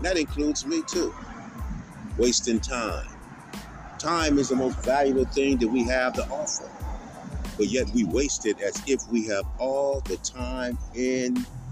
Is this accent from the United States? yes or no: yes; United States; Well, whatever that is, I am an American. I'm an American first, and everything else you want to call me is second.